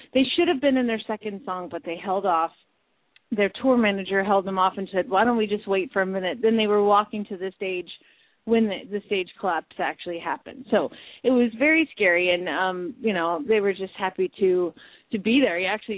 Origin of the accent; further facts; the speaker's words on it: Atlanta, Georgia, United States; Well, the name of the band is … I grew up in Atlanta, Georgia with those guys